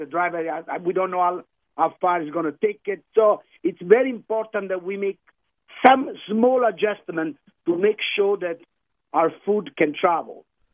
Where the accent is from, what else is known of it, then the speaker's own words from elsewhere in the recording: Campania, Italy; But I'm from the Amalfi Coast, I wanted to remind you, and our chef is from Tuscany.